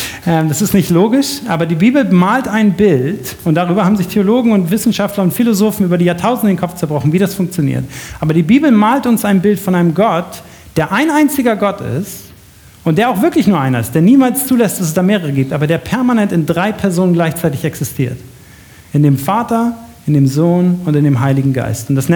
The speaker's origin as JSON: {"language": "German", "town": "Leipzig", "region": "Saxony", "country": "Germany", "said": "für uns als Leipziger des 21. Jahrhunderts oft sehr kritisch gesehen wird"}